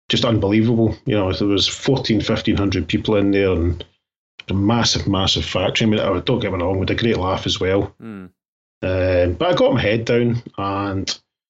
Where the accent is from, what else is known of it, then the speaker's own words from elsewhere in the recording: Glasgow, Scotland, United Kingdom; also born or lived in Ayrshire; I was born in Glasgow in the early 70s, and I stayed in an all right bit of Glasgow.